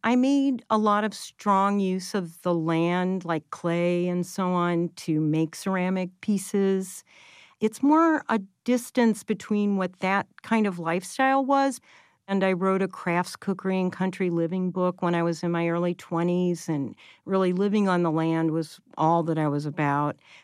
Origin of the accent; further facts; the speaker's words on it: Pittsburgh, Pennsylvania, United States; I grew up in Pittsburgh, which is another city that had a long history during the steel industry of polluted air.